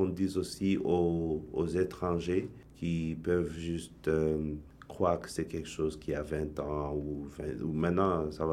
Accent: Rwanda; je ne voulais pas dire que je viens du Rwanda tout de suite

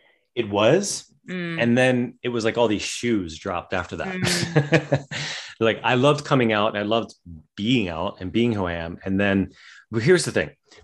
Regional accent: West Virginia, United States; Well, I grew up in West Virginia. So I grew up with like where it was all, you know, hillbilly talk all the time.

